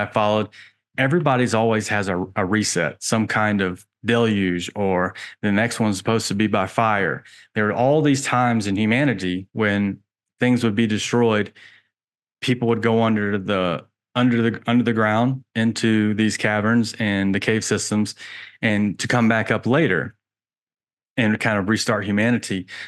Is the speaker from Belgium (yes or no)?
no; Georgia, United States; And I'm a man from Georgia, and I have personally been to the Georgia Guidestones a couple times.